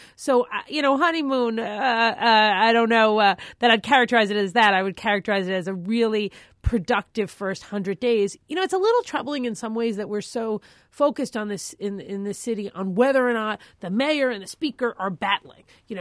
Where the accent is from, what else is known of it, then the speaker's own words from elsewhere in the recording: Glen Cove, New York, United States; Well, I grew up on Long Island in Glen Cove.